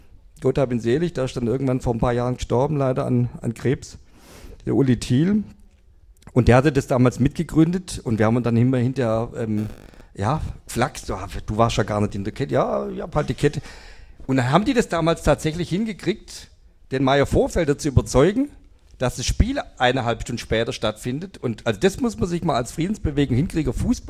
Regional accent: Kornwestheim, Baden-Württemberg, Germany; ich bin in Kornwestheim aufgewachsen

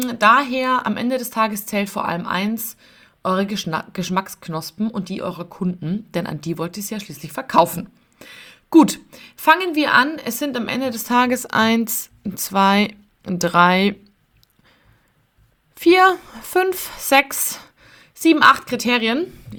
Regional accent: Munich, Bavaria, Germany; ich komme aus München, bin 30 Jahre alt und leite den Vertrieb bei uns im Familienunternehmen bei der Kaffeegruppe in München.

